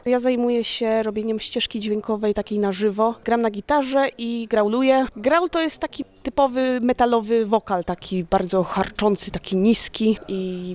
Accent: Gdynia, Pomeranian Voivodeship, Poland; ogólnie ja pochodzę z Gdyni i ja w Gdyni też mieszkam.

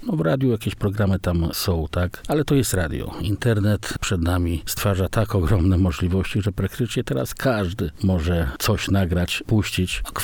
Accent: Olsztyn, Warmian-Masurian Voivodeship, Poland; Jestem z Olsztyna, proszę Państwa, tu się urodziłem, tu mieszkam całe życie.

